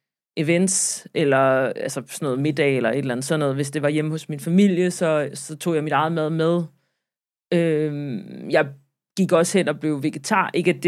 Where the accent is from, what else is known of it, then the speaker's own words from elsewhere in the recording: Sweden; jeg blev drillet en del, og jeg var svensker